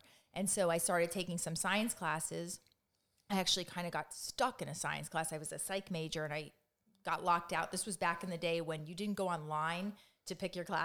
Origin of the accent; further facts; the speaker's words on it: Florida, United States; No. I'm actually from South Florida.